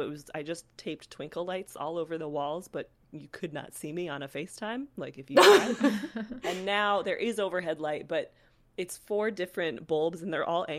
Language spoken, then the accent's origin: English; Colorado, United States; also born or lived in California; I grew up in Colorado. That's where I was doing Irish dance. And then I went to college in California.